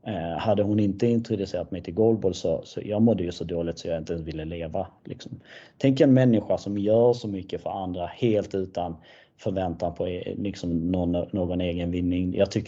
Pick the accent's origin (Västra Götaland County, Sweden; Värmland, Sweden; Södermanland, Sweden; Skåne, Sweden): Skåne, Sweden; Malmö; körde mig till och från träningen hemma i Malmö i över 6 månader